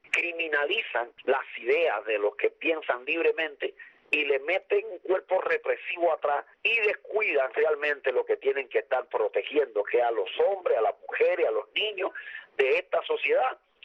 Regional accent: Cuba; como ciudadano cubano uno se indigna

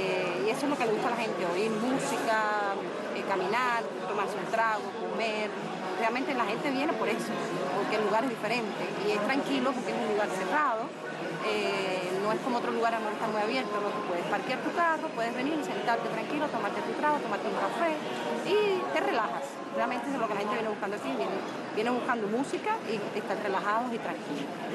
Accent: Havana, Cuba; now in Costa Rica; No, yo soy cubana, pero vivo en Costa Rica.

